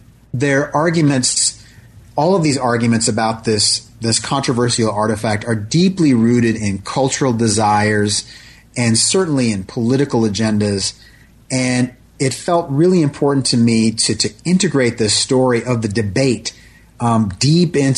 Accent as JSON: {"language": "English", "region": "Minnesota", "country": "United States", "tie": "born or raised there", "also_born_or_lived": "Philadelphia", "said": "we had actually relocated from Philadelphia to Minnesota, my home state."}